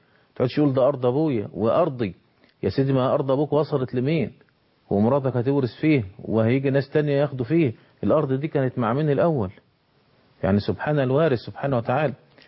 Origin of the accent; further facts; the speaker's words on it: Egypt; انما اللي بيحدث عندنا في مصر من اقصاها الى ادناها الا من رحم الله، ده غلط